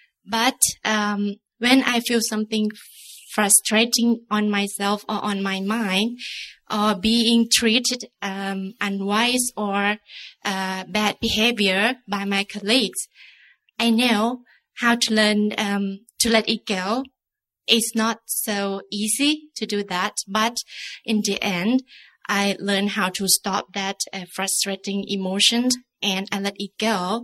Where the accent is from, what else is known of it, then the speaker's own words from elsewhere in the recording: Ubon Ratchathani, Thailand; English is a second language; May I ask Ajahn Cheyasaro, I'm from Ubon Ratchathani.